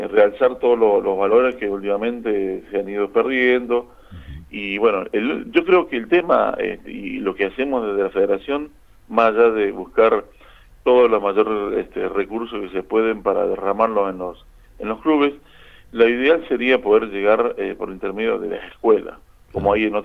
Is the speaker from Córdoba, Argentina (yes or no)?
yes; Córdoba, Argentina; moved away as an adult; now in Patagonia, Argentina; yo soy oriundo de Córdoba. Ajá. Pero ya hace 30 años que estoy en la Patagonia, ¿sí?